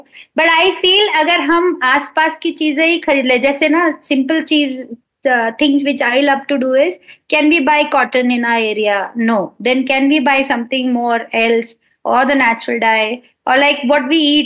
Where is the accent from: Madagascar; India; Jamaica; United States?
India; Mumbai, Maharashtra; For example, as growing up in Bombay, we had this milk bottle coming instead of plastic